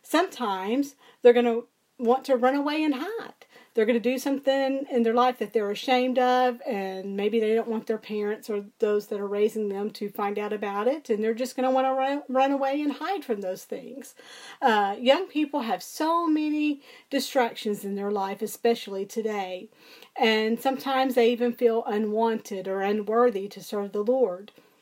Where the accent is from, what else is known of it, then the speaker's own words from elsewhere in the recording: Memphis, Tennessee, United States; I grew up in the Memphis, Tennessee area, where I attended college also at Tri-State Baptist College